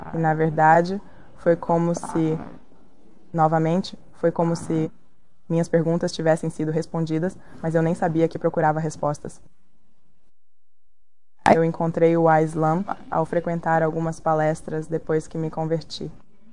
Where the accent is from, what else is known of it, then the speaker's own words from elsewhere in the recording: New Jersey, United States; Portuguese is a second language; Eu tive a chance de morar no Texas por 1 ano, uma ótima comunidade muçulmana. Eu também morei na minha cidade natal, Nova Jersey, quando eu era professora de escola islâmica lá.